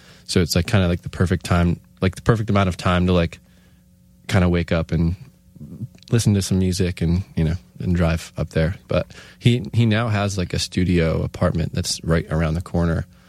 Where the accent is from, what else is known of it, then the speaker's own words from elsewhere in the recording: Scranton, Pennsylvania, United States; I grew up in Scranton, and Wilkes-Barre was like far for me.